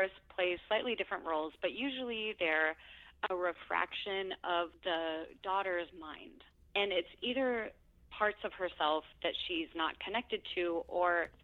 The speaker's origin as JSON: {"language": "English", "region": "Tennessee", "country": "United States", "tie": "born or raised there", "said": "beyond the teachers I had growing up in East Tennessee who were like super, super supportive."}